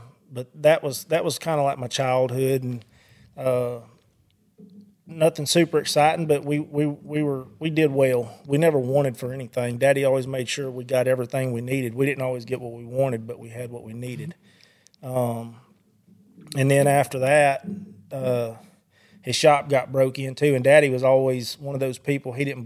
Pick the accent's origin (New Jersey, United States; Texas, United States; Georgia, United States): Texas, United States; Waco; Well, I grew up in over around Waco, Texas. I didn't grow up with a bunch of money or fixed up or anything like that.